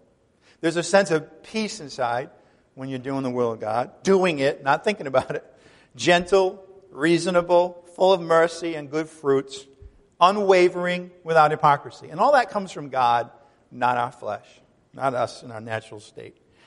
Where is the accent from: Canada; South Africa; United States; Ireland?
Ireland; Hey, I'm Irish. Our feuds last a long time.